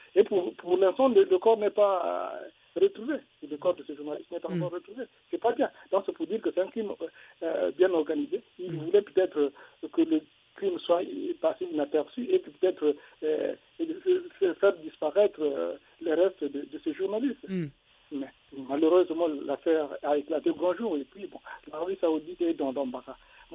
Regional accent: Republic of the Congo; moi, c'est … donc je suis du Congo-Brazzaville.

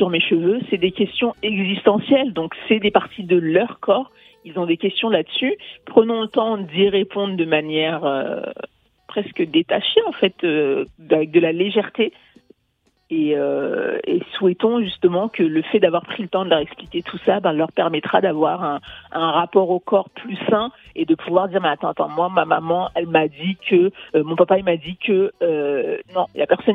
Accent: France; also born or lived in Mali; moi-même, je suis née au Mali et j'ai grandi en France, donc j'ai ces deux cultures à l'intérieur de moi.

